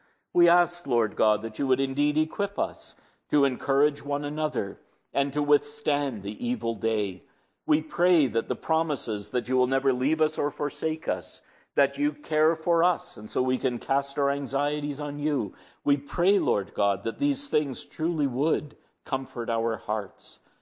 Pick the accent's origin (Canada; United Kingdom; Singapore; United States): Canada; Ontario; About 50 kilometers or so from my hometown is the settlement of Lowther.